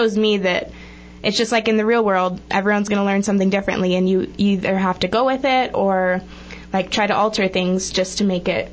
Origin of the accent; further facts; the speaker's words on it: California, United States; Because I grew up watching it in California, the actual stage show